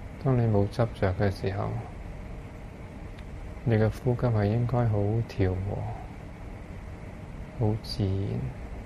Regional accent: China; 咁当然我哋中国人咧，就啲钱咧就揽住到死嗰阵时候咧

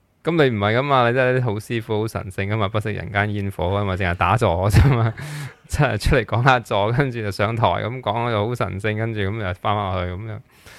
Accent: China; 咁一路向以嚟，我哋中国人都系咁噶嘛。

